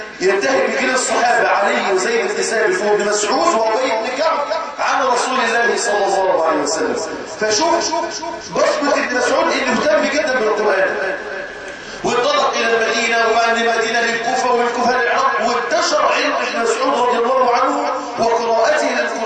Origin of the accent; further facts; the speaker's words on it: Mansoura, Dakahlia, Egypt; احد الاماكن عندنا في المنصوره المطرقه، شايف المنصوره قريه اسمها اولنجيل